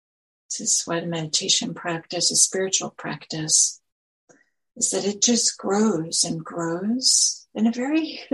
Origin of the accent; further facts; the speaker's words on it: California, United States; In fact, I didn't grow up in Redwood City, but I grew up in the Bay Area and we had a redwood tree when I was growing up.